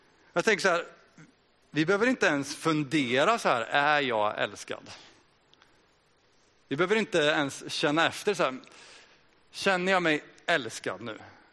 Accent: Kramfors, Västernorrland County, Sweden; och jag kommer från Kramfors här med hela min familj. 4 barn, 40 år

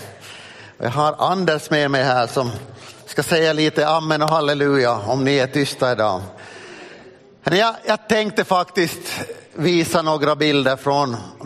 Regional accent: Smedsby, Ostrobothnia, Finland; Jag växte upp i Smedsby. Smedsby är min hemort. Där har jag gått i Smedsbyböle lågstadien, där har jag gått i Korsholms högstadium, så har jag gått i KG, Korsholms gymnasium.

